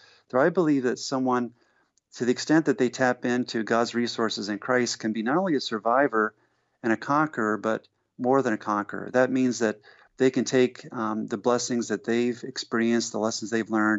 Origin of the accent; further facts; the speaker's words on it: New Jersey, United States; moved away as an adult; also born or lived in Georgia; I was raised in New Jersey and Georgia.